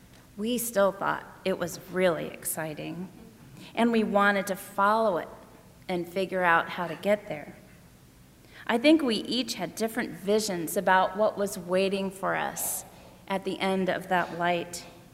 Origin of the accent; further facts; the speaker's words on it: Cincinnati, Ohio, United States; I grew up in Cincinnati with my two younger brothers, Tom and Tim, and my mom and dad.